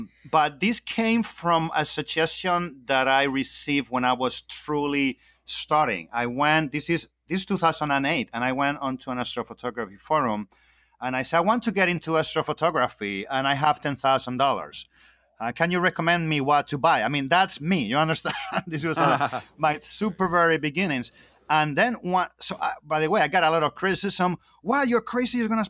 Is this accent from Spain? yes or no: yes; Spain; so I'm originally from Spain, so I sometimes I've been traveling to Spain a lot